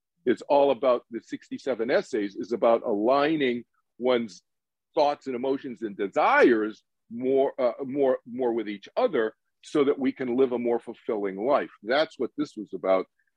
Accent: Boston, Massachusetts, United States; I grew up in Boston, you know, anyway

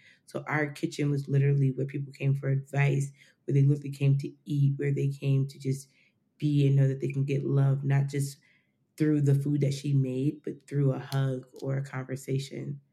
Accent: Poughkeepsie, New York, United States; born or raised there; also born or lived in New Jersey

